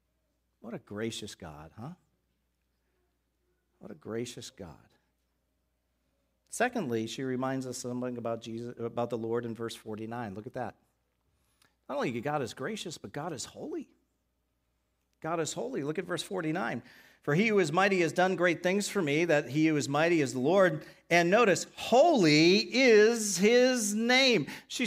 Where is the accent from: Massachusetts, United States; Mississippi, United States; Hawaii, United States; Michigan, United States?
Massachusetts, United States; Boston; I grew up in Boston area. I went to college in the middle of nowhere, Wisconsin.